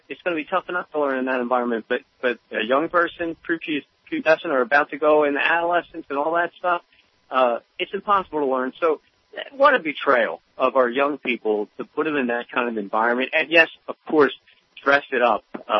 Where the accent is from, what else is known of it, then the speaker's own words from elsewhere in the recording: Philadelphia, Pennsylvania, United States; And, you know, Rick, I'm from Philadelphia.